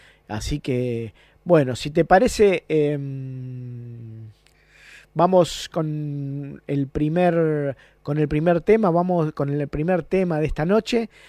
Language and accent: Spanish; Argentina; nos avergüenza como argentinos